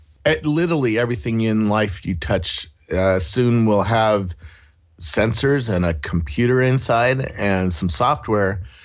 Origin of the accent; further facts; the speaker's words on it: Cupertino, California, United States; Well, I grew up in Cupertino, and my dad was an engineer.